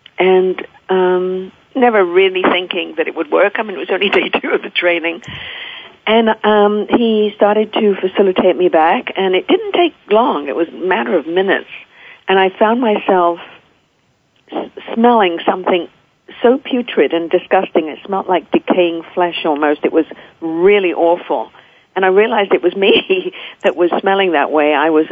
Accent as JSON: {"language": "English", "region": "England", "country": "United Kingdom", "tie": "born or raised there", "said": "You know, growing up in England, we really do believe there are fairies at the bottom of the garden."}